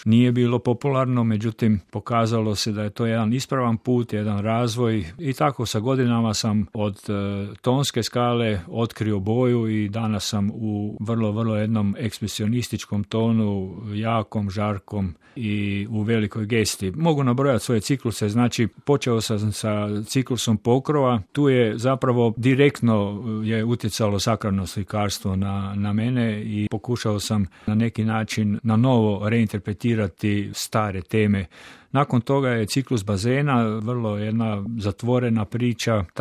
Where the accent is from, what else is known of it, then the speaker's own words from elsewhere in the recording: Ludbreg, Varaždin County, Croatia; born there; Da, rođen sam u Ludbregu